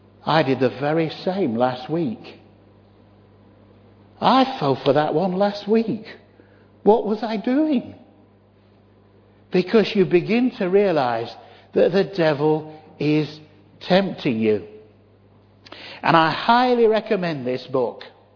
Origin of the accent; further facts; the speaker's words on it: Yorkshire and the Humber, United Kingdom; And even as a Yorkshireman, I will make you a promise.